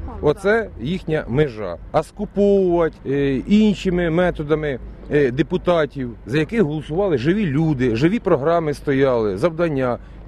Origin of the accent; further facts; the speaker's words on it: Horodyshche, Cherkasy Oblast, Ukraine; Я сам із Городища, Черкаської області.